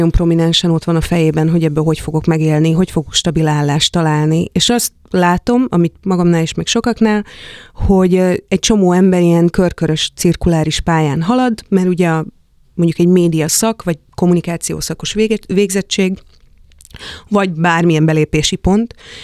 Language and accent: Hungarian; Nyíregyháza, Szabolcs-Szatmár-Bereg, Hungary; Nyíregyházán nőttem föl